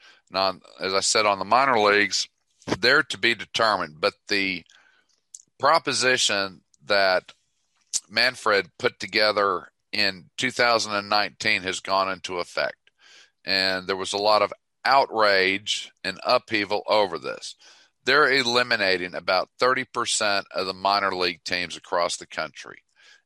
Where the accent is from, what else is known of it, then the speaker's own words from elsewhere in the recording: Tulsa, Oklahoma, United States; You know, as a child, youngster growing up in Tulsa